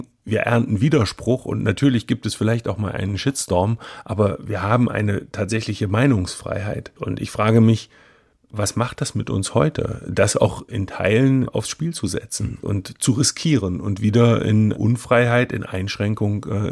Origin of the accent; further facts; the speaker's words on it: Wendehausen, Thuringia, Germany; Ich komme aus einem Ort, der sehr nah an der Grenze war, im Sperrgebiet mit dem Namen Wendehausen.